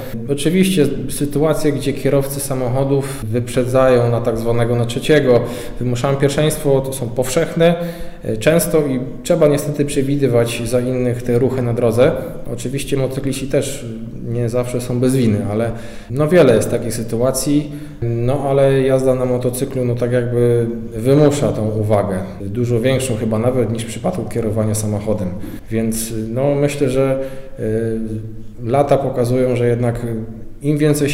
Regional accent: Namysłów, Opole Voivodeship, Poland; Ja dokładnie jestem z Namysłowa, województwo polskie.

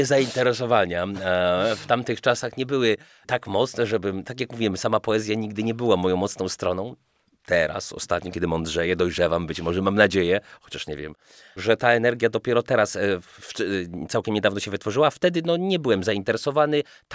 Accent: Ostrów Wielkopolski, Greater Poland Voivodeship, Poland; born there; bo ja w Ostrowie Wielkopolskim się urodziłem, a parafia moja to parafia Świętej Rodziny.

